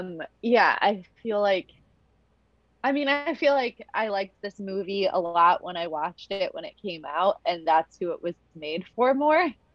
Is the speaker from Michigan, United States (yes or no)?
yes; Michigan, United States; growing up in Michigan, I was like, high schools don't look like that.